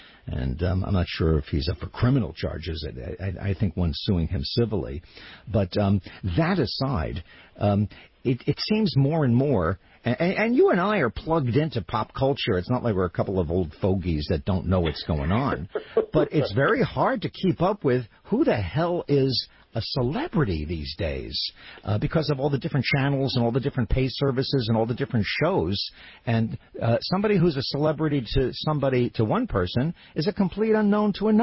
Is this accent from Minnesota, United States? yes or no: no; New York, United States; because I grew up in New York and I was a Mets fan, and he was God.